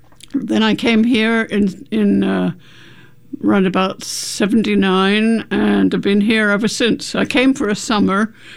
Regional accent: England, United Kingdom; now in United States; when I came from England to this country, I came over by sea and I stepped off the boat in New York and I decided

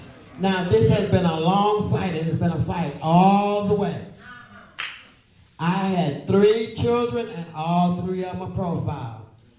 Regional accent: Louisiana, United States; moved away as an adult; now in Portland, United States; when I came here from Louisiana to Portland, Oregon, I only live in two places. I came here to be free.

